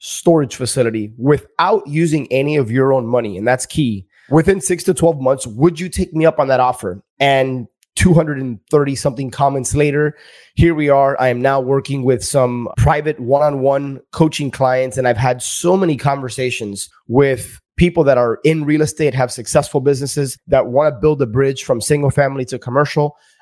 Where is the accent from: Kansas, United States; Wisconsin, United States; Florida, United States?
Florida, United States; Miami; I grew up in the Kendall area. Kendall is a sub-city within Miami.